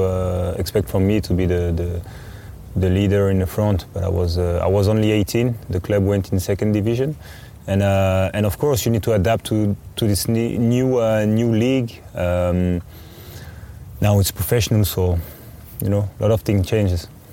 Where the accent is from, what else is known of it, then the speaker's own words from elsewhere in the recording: France; So they knew I was from France, and they really wanted to help me